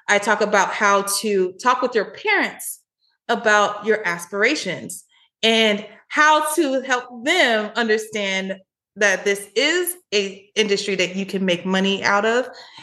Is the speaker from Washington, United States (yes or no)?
yes; Tacoma, Washington, United States; And so I'm originally from Tacoma, as I said, and yes, it rains all the time, y'all.